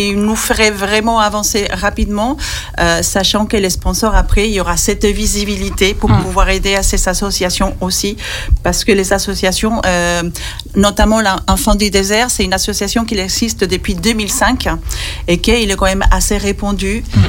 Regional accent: Spain; moi, j'ouvrais les fenêtres quand j'étais petite en Espagne et j'avais le Maroc en face.

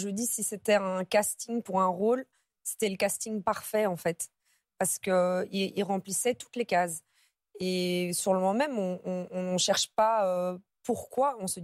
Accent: Brussels, Belgium; Donc, moi, je suis originaire de Bruxelles et je travaille dans un des plus grands hôpitaux de Bruxelles.

